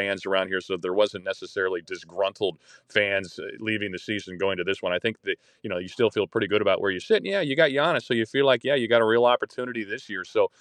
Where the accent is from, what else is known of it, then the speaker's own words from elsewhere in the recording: Colorado Springs, Colorado, United States; so I grew up in Colorado Springs.